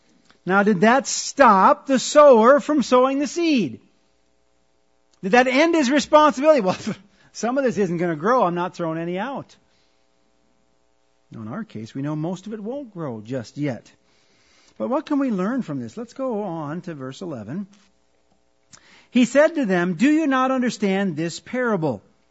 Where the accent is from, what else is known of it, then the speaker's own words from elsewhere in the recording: Wisconsin, United States; I should probably pass on a side bit of wisdom from growing up in Wisconsin.